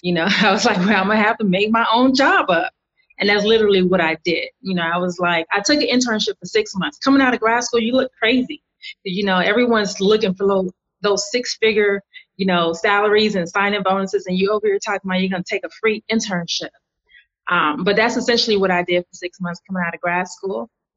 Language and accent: English; Miami, Florida, United States; also born or lived in Atlanta, United States; Okay, well, I'm a Miami girl. I'm born and raised in Miami, but I spent some years in Atlanta. I went to grad school in Atlanta.